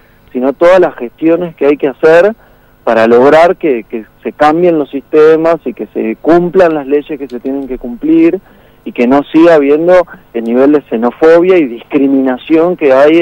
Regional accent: Argentina; te lo digo como argentino, ¿entendés? Sí. Ni siquiera lo digo desde el lado de Salta, que no me corresponde, porque ni siquiera soy salteño. aunque me sienta parte.

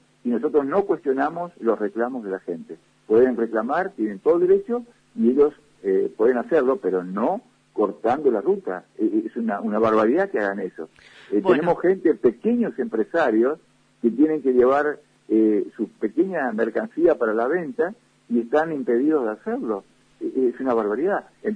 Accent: Argentina; Ambos somos somos ciudadanos argentinos

